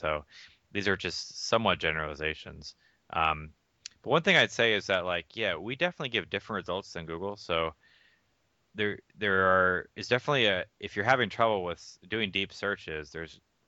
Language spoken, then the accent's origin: English; Atlanta, Georgia, United States; also born or lived in Philippines; So I grew up in Atlanta. I spent a couple years in Philippines before that, and then I went to college in Boston, Massachusetts at MIT.